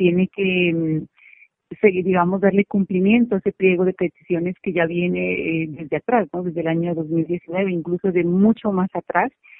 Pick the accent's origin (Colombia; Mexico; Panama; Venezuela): Colombia; es como deber de cada uno de nosotros como colombianos no pedir